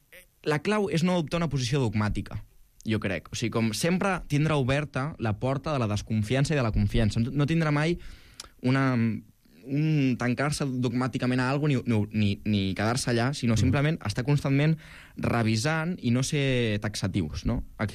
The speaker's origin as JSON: {"language": "Catalan", "region": "Catalonia", "country": "Spain", "said": "Jo soc del Baix Llobregat."}